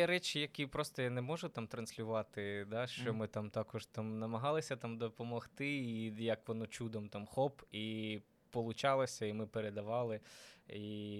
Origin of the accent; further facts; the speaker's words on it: Mykolaiv, Mykolaiv Oblast, Ukraine; він з Техасу, я з Миколаєвим